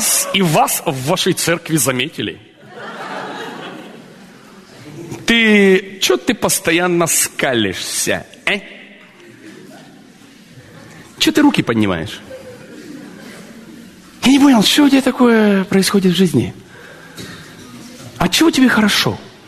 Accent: Russia; born there; А где ты родился? В России.

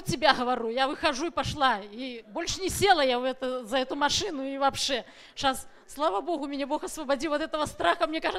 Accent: Tacoma, Washington, United States; я из Такомы.

